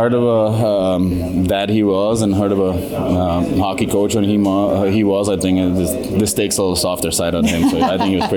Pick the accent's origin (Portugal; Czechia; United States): Czechia; English is a second language; I have a big family, and we're helping in community in my hometown back home in Czech Republic, and I want to also help around here too.